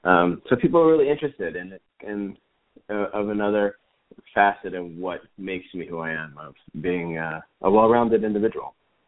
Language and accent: English; New York, United States; So really, with growing up in the Tri-State area of New York and being in America, I do like New American cuisine.